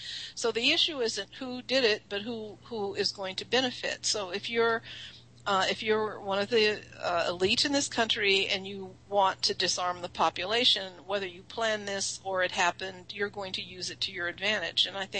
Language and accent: English; Midwest, United States; I grew up in the Midwest, where almost everybody had a gun when I grew up, but people also used to hunt.